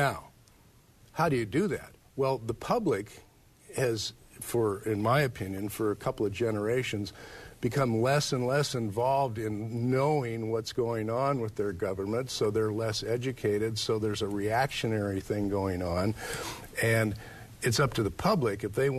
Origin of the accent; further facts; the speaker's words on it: United States; There was more trust as a kid in the 1950s growing up in America.